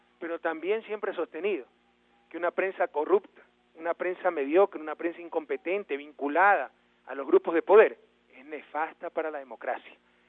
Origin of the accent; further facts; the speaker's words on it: Guayaquil, Guayas, Ecuador; en mi ciudad natal, Guayaquil